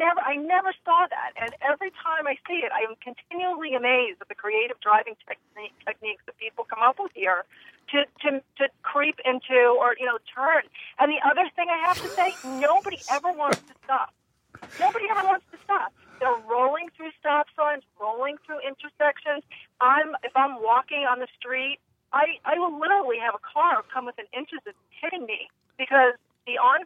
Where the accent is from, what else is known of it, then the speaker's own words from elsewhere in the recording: New York, United States; But I have to tell you, I'm a New Yorker like your previous caller.